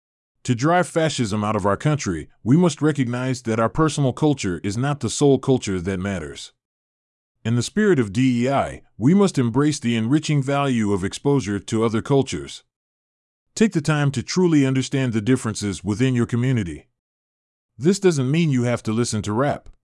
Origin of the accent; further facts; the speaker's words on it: United States; I proudly say, I'm American.